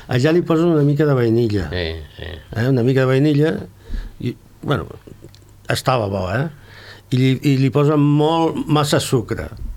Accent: Badalona, Catalonia, Spain; Perquè els que deu som de Badalona les matem callant.

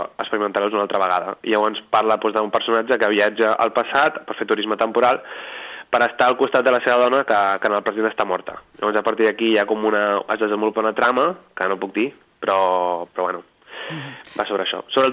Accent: Calella, Catalonia, Spain; jo quan vaig als festivals sempre dic que soc de Calella i sempre m'estan dient Calella de Palafrugell, dic no, soc de Calella de la Costa

